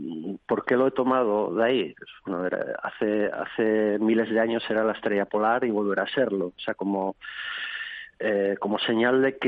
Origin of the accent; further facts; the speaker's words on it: Asturias, Spain; Yo soy asturiano y, bueno, pues tenía sus vacas y su huerto.